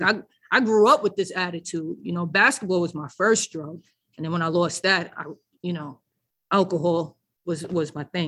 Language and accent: English; New York City, New York, United States; I'm from New York. I'll be on 42nd Street playing in the Toys R Us out there, walking past TRL.